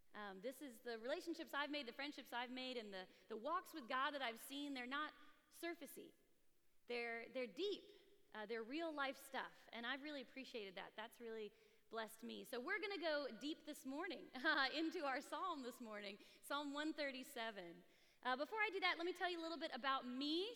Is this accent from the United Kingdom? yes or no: no; Somalia; also born or lived in Texas / Zambia; I actually started life living overseas. I was born in Texas, but I grew up in East Africa. So we lived in Somalia and Zambia for about 5 years.